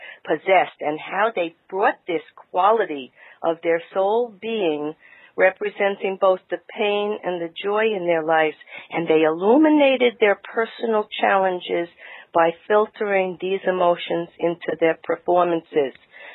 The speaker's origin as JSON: {"language": "English", "region": "New York", "country": "United States", "tie": "born or raised there", "said": "I grew up in New York in a Jewish family"}